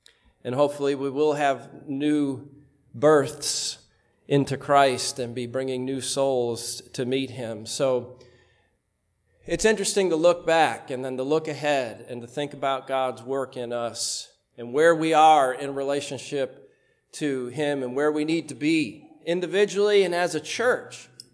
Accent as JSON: {"language": "English", "town": "Buffalo", "region": "New York", "country": "United States", "said": "I'm from Buffalo, so I scoff at that kind of thing."}